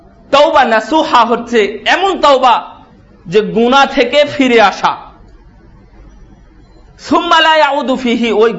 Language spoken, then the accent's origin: Bangla; Bagha, Rajshahi Division, Bangladesh; আমার বাড়ি রাজশাহী বাঘা থানা, আপনারা জানেন হয়তো বা … আমি ছোট ভাই।